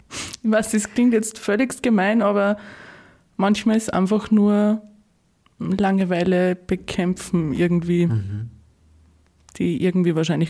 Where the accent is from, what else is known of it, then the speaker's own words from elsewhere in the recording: Neumarkt, Salzburg, Austria; now in Salzburg, Austria; Ich komme aus Neumarkt.